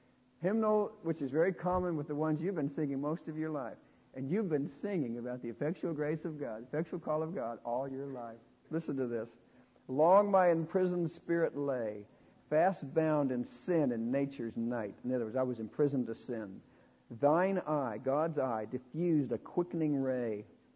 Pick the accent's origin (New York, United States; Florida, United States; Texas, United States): Texas, United States; Dallas; I grew up in Dallas, Texas. We had the best street, you know, where cars couldn't get on our street.